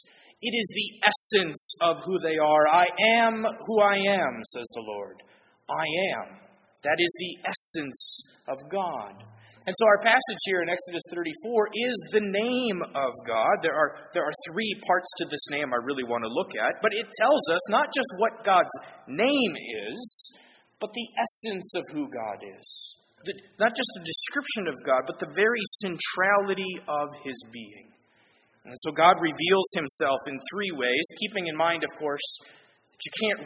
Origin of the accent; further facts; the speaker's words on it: Atlanta, Georgia, United States; born there; Even though I was born in Atlanta, which is not anywhere near water